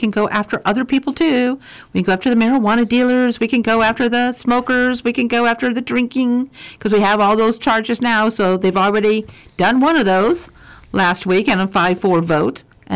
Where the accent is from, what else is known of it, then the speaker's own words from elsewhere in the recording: Illinois, United States; You know, I come from Illinois where they have a lottery, right?